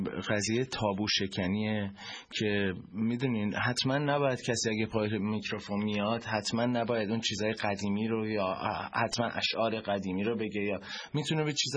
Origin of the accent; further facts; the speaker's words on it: Iran; moved away; من شاید الان از اون موقع که از ایران بیرون اومدم بیشتر نمیدونم